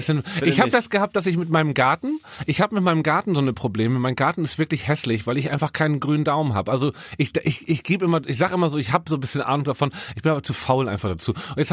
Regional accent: Hamburg, Germany; born there; Ich bin in Eimsbüttel geboren, mein Freund.

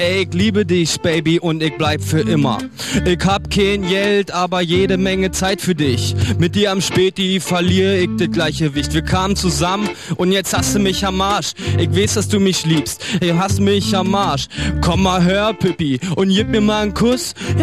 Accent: Berlin, Germany; also born or lived in Schöneiche; Rand Berlin, aber dann schnell Berlin und jetzt Berlin.

